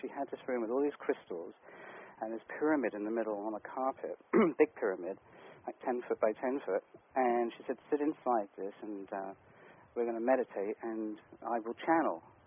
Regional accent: England, United Kingdom; Because I guess in my past, and my growing up, I've seen a lot of stuff in England. Growing up in England with crop circles and lights outside the back window

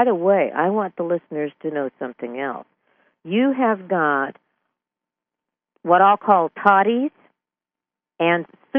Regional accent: California, United States; I think because I was raised in California, we had such an abundance of it. It was just a part of our life.

